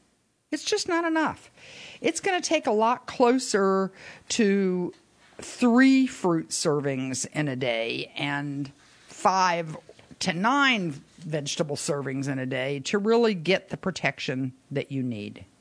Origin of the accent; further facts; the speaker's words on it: Florida, United States; not just for the Memorial Day parade that we had in the little town I grew up in Pinellas County